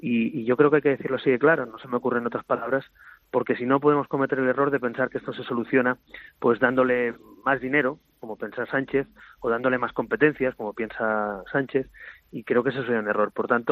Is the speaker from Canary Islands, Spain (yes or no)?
no; Catalonia, Spain; sé que hay muchos también en mi tierra, en Cataluña